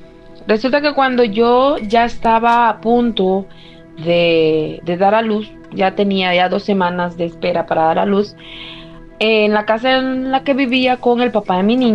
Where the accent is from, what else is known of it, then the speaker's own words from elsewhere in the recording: Francisco Morazán, Honduras; yo soy originaria de Honduras, de la ciudad capital